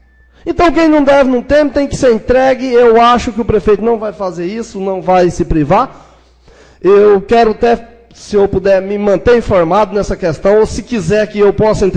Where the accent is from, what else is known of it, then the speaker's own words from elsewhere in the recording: Ceará, Brazil; Eu saí daqui e fui para minha terra natal, Ceará, na minha cidade.